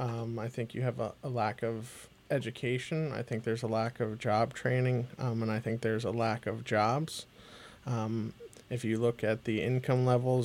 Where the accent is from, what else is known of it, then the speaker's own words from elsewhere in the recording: Roseto, Pennsylvania, United States; now in Phillipsburg, United States; I am born and raised in Rosetta, which is one of the small boroughs. I lived there for 27 out of the 28 years of my life until recently moving to Phillipsburg, New Jersey.